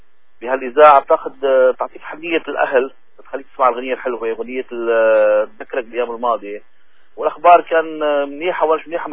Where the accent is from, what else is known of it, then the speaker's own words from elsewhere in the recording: Algeria; now in Canada; انا من الجزائر مستمع